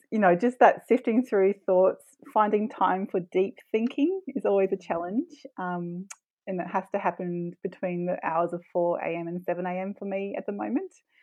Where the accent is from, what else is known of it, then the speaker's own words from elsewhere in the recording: Brisbane, Queensland, Australia; moved away as an adult; I grew up in Brisbane, and I left Brisbane when I was 18